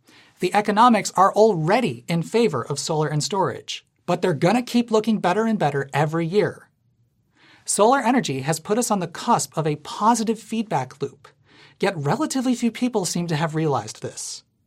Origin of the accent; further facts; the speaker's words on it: Illinois, United States; However, since I'm from Illinois, I think I'm qualified to explain why you probably don't need to worry too much about land use.